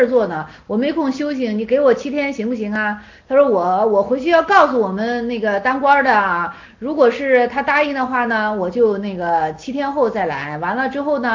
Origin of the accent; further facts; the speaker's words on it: Shenzhen, Guangdong, China; 你是深圳人，我也是深圳人，咱两个同在平安大厦底下长大，同一片蓝天。